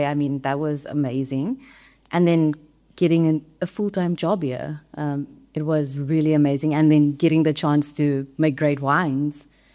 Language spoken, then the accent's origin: English; Malmesbury, Western Cape, South Africa; I'm one of the few winemakers in the Swartland that's actually from the Swartland. So I grew up in Malmesbury, which is a smaller town in the Swartland. And yeah, always surrounded by vineyards